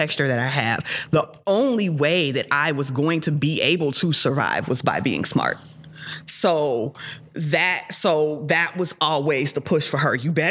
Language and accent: English; Chicago, Illinois, United States; Like, I was summertime shy, because I'm from Chicago.